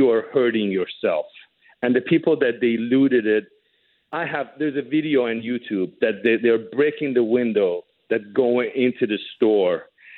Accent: Iran; moved away; We are refugees from Iran. We came here. We ran away from what happened to us in that country. We couldn't live there. We came here.

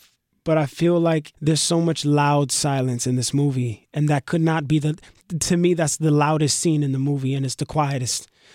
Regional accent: Brooklyn, New York, United States; I grew up in Bushwick in the projects in Brooklyn

